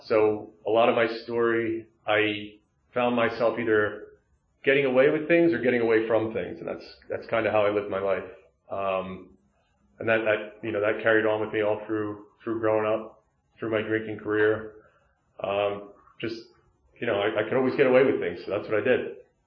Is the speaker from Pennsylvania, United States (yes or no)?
yes; Lansdale, Pennsylvania, United States; I grew up in Lansdale, Pennsylvania, obviously not too far from here. I'm the youngest of three brothers.